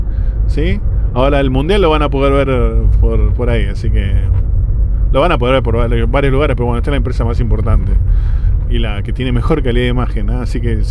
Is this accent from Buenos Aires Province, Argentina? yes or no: yes; Hurlingham, Buenos Aires Province, Argentina; also born or lived in Ushuaia; Nací en Buenos Aires, Capital Federal, el hospital italiano. Viví en Hurlingham mucho tiempo, hasta los 6 años. ¿Qué más? Bueno, conozco Ushuaia. Viví 11 años en Ushuaia, en Tierra del Fuego, en la ciudad más austral del mundo.